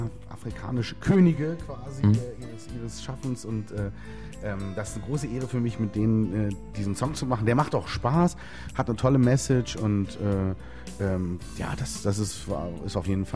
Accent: Berlin, Germany; Also ich komme aus Berlin.

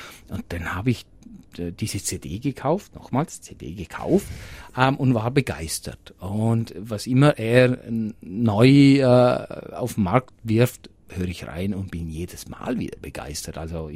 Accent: Liechtenstein; mit Röstzwiebeln und bei uns in Liechtenstein mit Apfelmus, nicht mit Salat.

